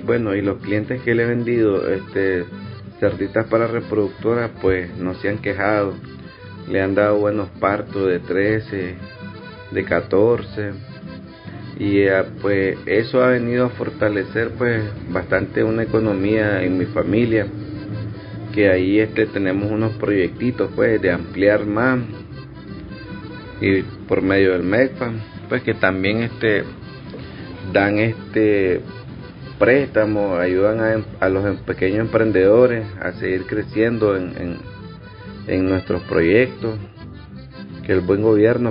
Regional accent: Catarina, Masaya, Nicaragua; soy del municipio de Catarina.

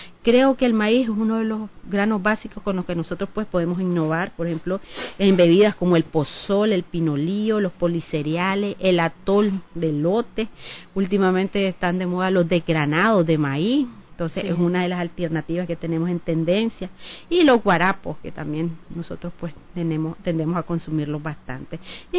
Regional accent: Nicaragua; por eso es que nosotros estamos acostumbrados, de hecho, como nicaragüense, a poner una ración de tortilla

